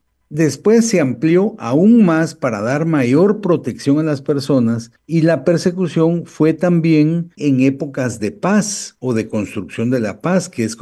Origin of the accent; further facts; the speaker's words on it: Guatemala; mi persona como guatemalteco